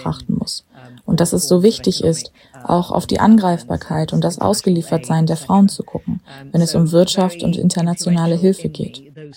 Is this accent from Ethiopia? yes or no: yes; Ethiopia; Aber ich bin in Äthiopien aufgewachsen und das hat mich auch sehr beeinflusst.